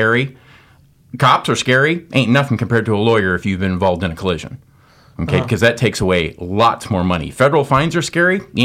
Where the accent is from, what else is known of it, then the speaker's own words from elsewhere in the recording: Parkston, South Dakota, United States; I grew up in Parkston, and then we moved.